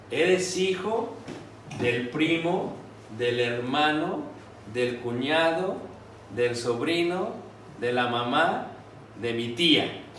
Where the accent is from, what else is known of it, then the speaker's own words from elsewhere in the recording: Mexico City, Mexico; yo me crié en Ciudad de México